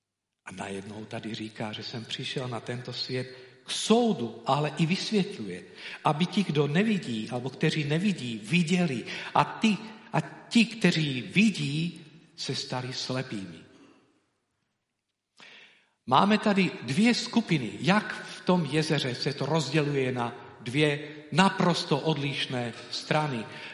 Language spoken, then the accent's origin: Czech; Nitra, Nitra Region, Slovakia; Já pocházím původem z Nitry.